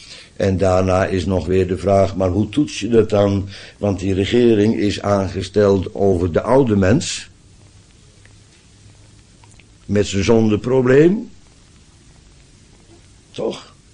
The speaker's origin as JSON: {"language": "Dutch", "country": "Netherlands", "said": "En vanzelfsprekend zijn wij Nederlanders daartegen in opstand gekomen. En hebben er 80 jaar voor gevochten. Tegen de Spanjaarden."}